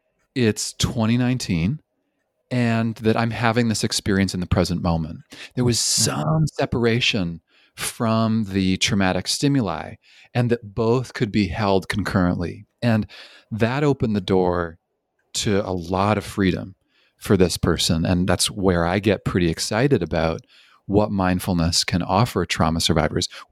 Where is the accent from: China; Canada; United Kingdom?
Canada; also born or lived in British Columbia; I'm originally from Canada, and I spent 10 years in British Columbia.